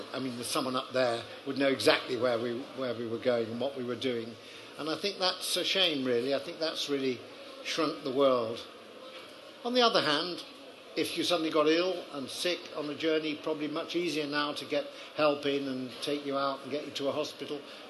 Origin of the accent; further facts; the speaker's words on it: Sheffield, Yorkshire and the Humber, United Kingdom; It was like when I grew up in Sheffield, going to Nottingham was a big treat.